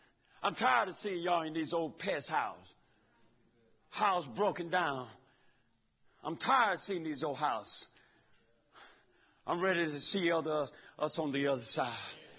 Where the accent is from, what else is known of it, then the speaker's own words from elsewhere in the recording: the South, United States; Ma'am, I'm from the South, give me some more of that rice.